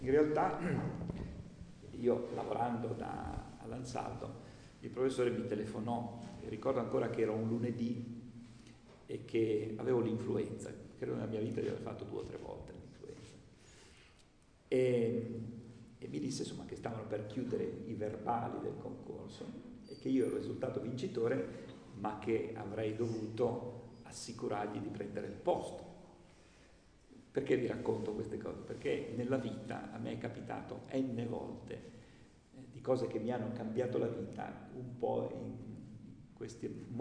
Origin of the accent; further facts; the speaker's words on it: Savona, Liguria, Italy; io sono di origine ligure, sono nato a Savona. Ho fatto il liceo a Savona